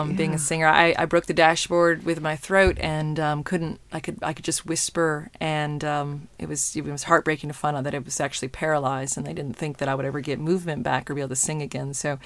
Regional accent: Alabama, United States; born there; from Alabama, because I was born in Alabama.

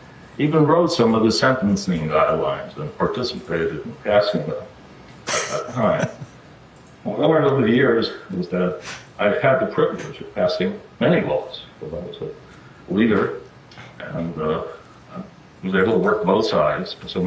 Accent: New York, United States; I would have to say my background, I grew up in the Bronx, at the public school system.

